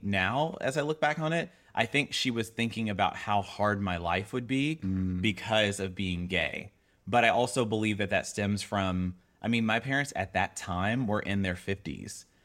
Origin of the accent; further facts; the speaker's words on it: the South, United States; So I grew up in the South.